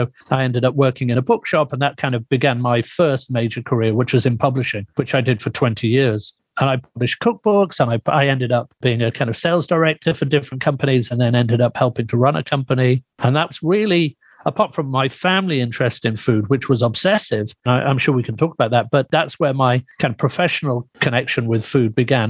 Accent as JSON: {"language": "English", "town": "Winchester", "region": "South East England", "country": "United Kingdom", "tie": "born there", "said": "Well, I was born in England, in the lovely historic city of Winchester, which is kind of southwest of London, kind of heading southwest-ish towards Cornwall Way for people who know Britain. So I was born there when my father was a surgeon there at the time."}